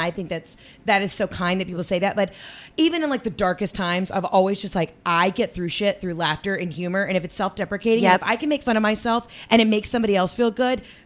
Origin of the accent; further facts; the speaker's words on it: the South, United States; You know, I've even said, you know, God, I'm from the South.